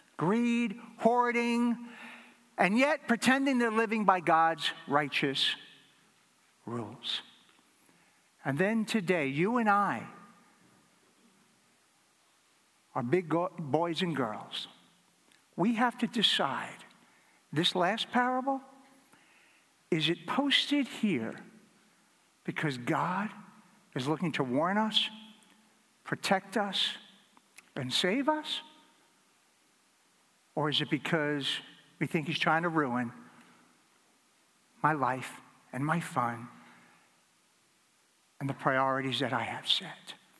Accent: New York, United States; I grew up on Long Island. Would head out to Robert Moses and spend tons of time out on the water.

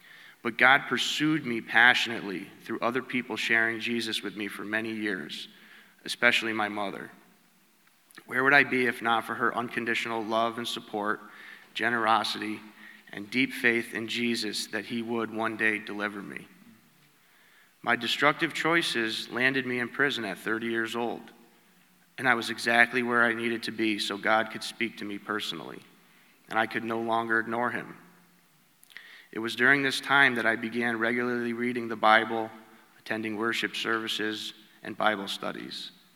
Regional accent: Rotterdam, South Holland, Netherlands; I was born here in Rotterdam, raised here. I was raised Catholic.

